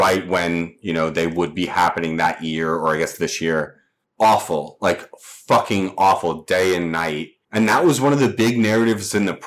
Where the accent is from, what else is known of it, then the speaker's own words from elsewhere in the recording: the South, United States; I'm from the South as well.